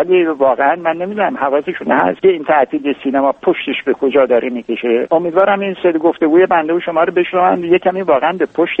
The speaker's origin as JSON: {"language": "Persian", "region": "Khuzestan", "country": "Iran", "tie": "born or raised there"}